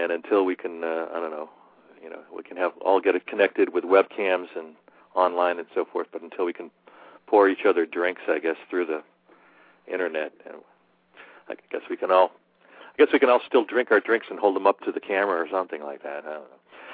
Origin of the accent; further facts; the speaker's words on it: Massachusetts, United States; also born or lived in Washington, D.C.; And now I'm back up where I grew up in Massachusetts, out here on Cape Cod